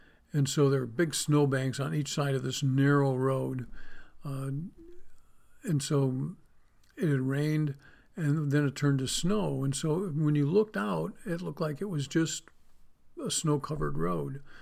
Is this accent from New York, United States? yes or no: yes; New York, United States; I grew up in Western New York, southwest of Buffalo, where it is snow country, where we got an average of over 200 inches of snow a year.